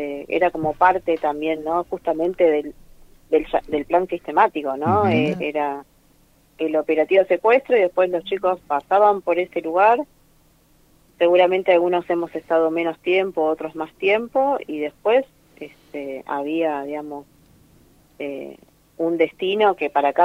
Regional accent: Córdoba, Argentina; born there; Nací en el año 73 en Córdoba, en la Clínica del Niño

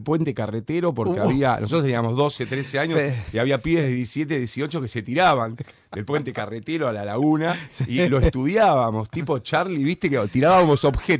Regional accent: Santa Fe, Argentina; born there; Santa Fe para mí es la ciudad donde yo nací. Uh-huh. Si bien de chico no vivía acá, pasaba todos mis veranos

